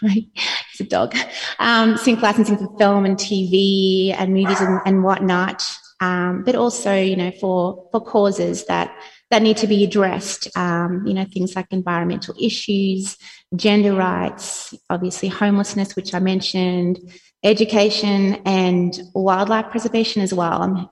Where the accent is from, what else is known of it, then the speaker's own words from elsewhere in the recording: Hungary; first language Hungarian; English is a second language; So my parents were born in Budapest in Hungary, which is in Eastern Europe. So Hungarian was actually my first language. And yeah, so I guess, you know, I'm like a lot of people, as English is my second language. And I learned English when I started going to school.